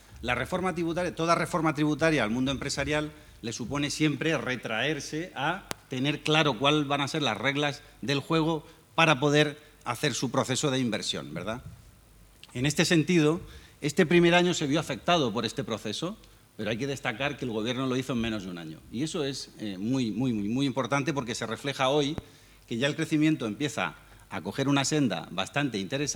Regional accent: Chile; now in Spain; Yo soy chileno, como todos los que estamos aquí. Llevo unos añitos aquí nada más y por tanto pues el acento me delata un poco

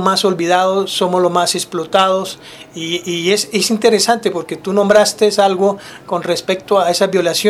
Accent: Costa Rica; en Costa Rica somos garantes de la OIT

